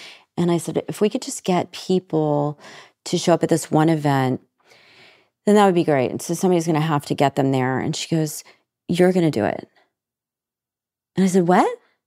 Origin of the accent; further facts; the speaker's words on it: Nashville, Tennessee, United States; Because all those things I learned about being a kid were just formed by growing up in Nashville.